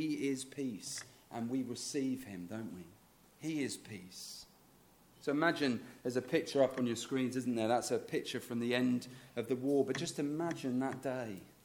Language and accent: English; United Kingdom; And don't worry, I know we're British. We're not all going to start dancing around in the church this morning.